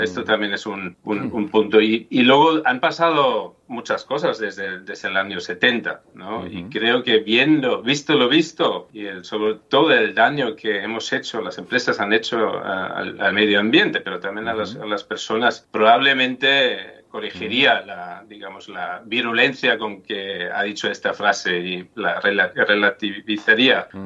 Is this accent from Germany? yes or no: yes; Germany; Spanish is a second language; De hecho, yo soy alemán